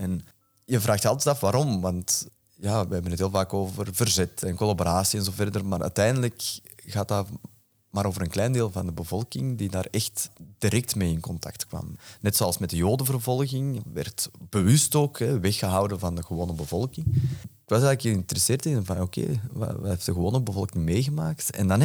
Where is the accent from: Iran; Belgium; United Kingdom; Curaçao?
Belgium; Kontich, Flanders; Ik ben zelf opgegroeid in Kontich.